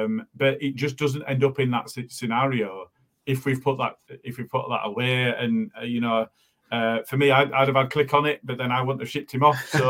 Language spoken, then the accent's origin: English; Morley, Yorkshire and the Humber, United Kingdom; I'm from Morley